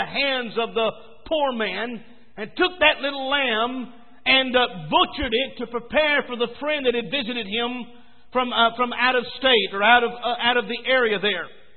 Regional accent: Texas, United States; Or man, maybe that's because I was born and raised in Texas or something.

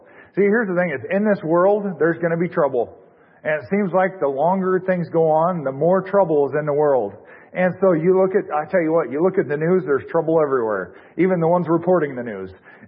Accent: Washington, United States; also born or lived in Montana; Growing up out west, I was born in Montana and raised in Washington.

